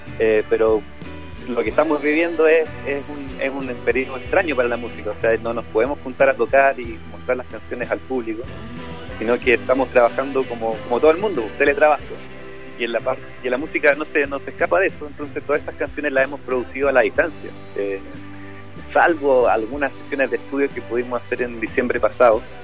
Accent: Santiago, Santiago Metropolitan Region, Chile; Claro, esto es muy chileno, como esa sensación, ese sentimiento, que claro, como santiaguino es imposible disimularlo en mi caso.

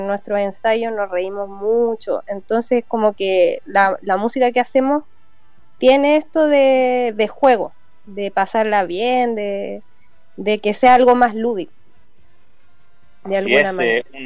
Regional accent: Rancagua, O'Higgins, Chile; Sí, yo soy de Rancagua, por eso tuvimos esa sesión allá.

